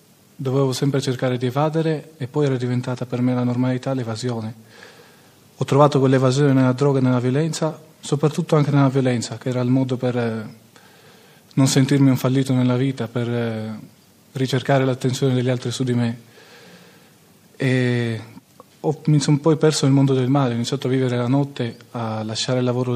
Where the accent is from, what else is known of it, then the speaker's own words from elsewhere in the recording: Turin, Piedmont, Italy; vengo da Torino, precisamente con Cagliari